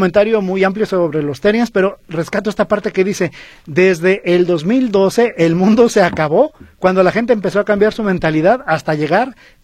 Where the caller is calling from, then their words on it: San Felipe Torres Mochas, Guanajuato, Mexico; de San Felipe Torres Mochas, Guanajuato.